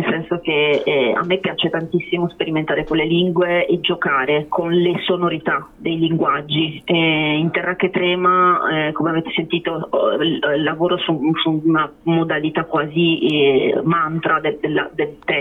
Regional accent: Veneto, Italy; io in quanto veneta e di Rimpettaia

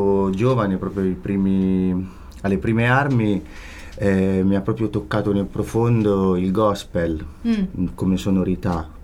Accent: Perugia, Umbria, Italy; also born or lived in Naples; Sì, io vengo... da Perugia, nel senso che sono cresciuto

